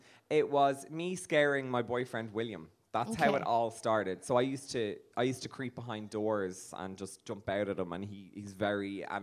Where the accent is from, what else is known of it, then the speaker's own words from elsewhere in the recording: Nutgrove, County Dublin, Ireland; I'm from Nutgrove.